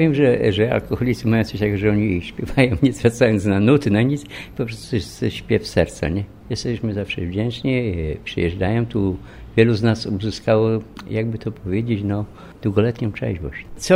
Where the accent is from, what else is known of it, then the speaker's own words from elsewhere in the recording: Wrocław, Lower Silesian Voivodeship, Poland; Tak, ja z Wrocławia, tak.